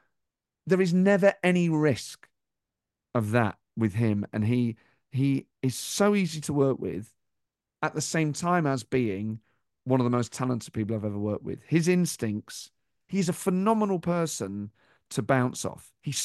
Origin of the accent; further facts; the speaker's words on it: Nottingham, East Midlands, United Kingdom; the fact that we're both from Nottingham, we're both Forest fans